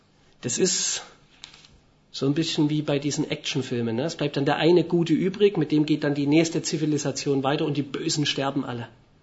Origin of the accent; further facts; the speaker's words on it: Germany; ich bin in der DDR aufgewachsen